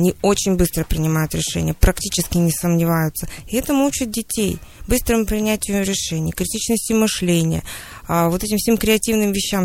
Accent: Siberia, Russia; по крайней мере, сибиряки. Я коренной житель, но наши предки, давние предки, я полагаю, пришли сюда вместе с Ермаком, когда присоединялась Сибирь, и все, без исключения родственники, говорят, что мы происходим из Челдонов.

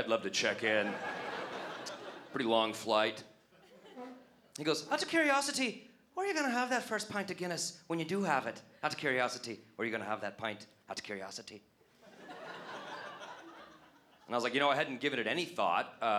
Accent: Colorado, United States; I'm from Colorado, we have Coors. It's not like that.

